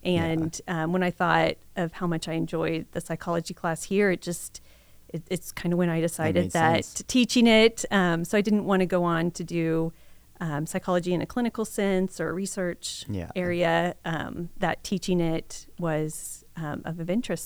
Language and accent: English; Harper, Kansas, United States; also born or lived in Clearwater; So I grew up in my early childhood was in Harper, but I moved here to Clearwater my freshman year.